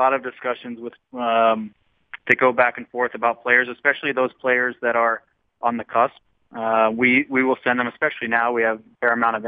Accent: Arizona, United States; I went back to my hometown of Arizona

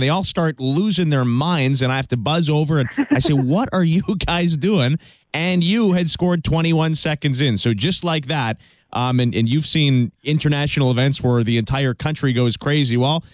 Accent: Saskatchewan, Canada; your family and your siblings, they're all from Saskatchewan. So I am from Saskatchewan.

